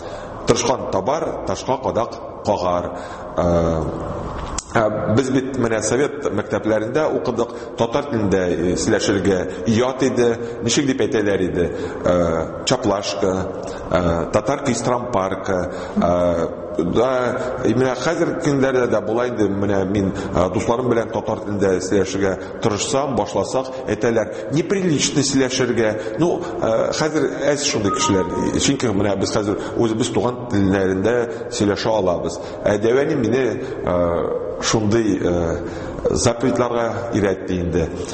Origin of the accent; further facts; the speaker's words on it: Kazan, Tatarstan, Russia; Казан егете, мин рус мәктәбен бетердем, һәм инде татарча мине сөйләшергә минем яраткан дәвәнем өйрәтте.